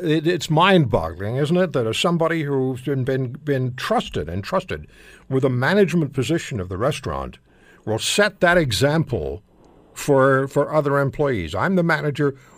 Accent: Canada; So as one Canadian, I'm inclined to want to apologize to that American for who was so insulted.

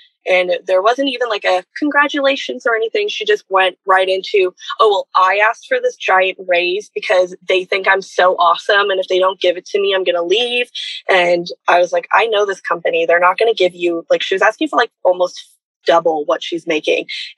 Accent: Ontario, Canada; I'm 25. I'm from Ontario, Canada.

